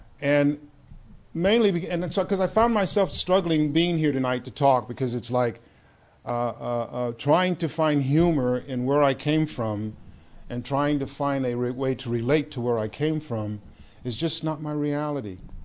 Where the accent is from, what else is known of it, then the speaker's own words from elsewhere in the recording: San Francisco, California, United States; us to California, to San Francisco, to raise as their children, because that's the way it was. And I grew up being versed in the King James Version.